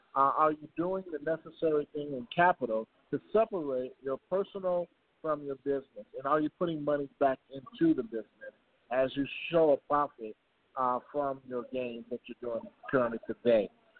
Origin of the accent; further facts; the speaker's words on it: Chicago, Illinois, United States; now in Houston, United States; I'm originally from Chicago myself, up north. So coming back to Houston